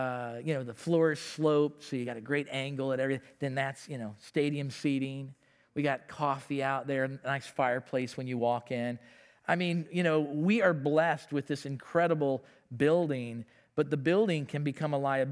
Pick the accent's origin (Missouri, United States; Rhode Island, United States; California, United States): Missouri, United States; Florissant; I was born and raised in St. Louis, okay? Northwest Hospital, right? I'm from Florissant.